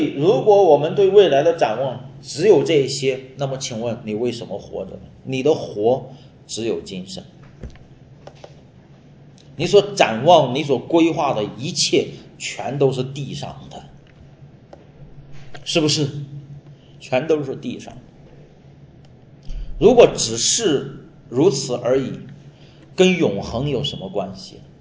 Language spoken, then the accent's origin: Chinese; China; 所以你会看到他跟我们中国人对死的观念完全不一样，完全不一样